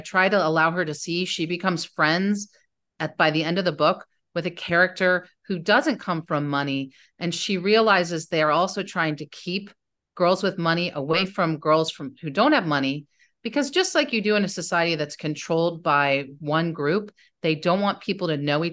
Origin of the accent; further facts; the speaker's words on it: New Jersey, United States; also born or lived in Indiana; now in Bowling Green, United States; And I grew up in New Jersey. And I mostly grew up in the North. I also grew up in Indiana for a while.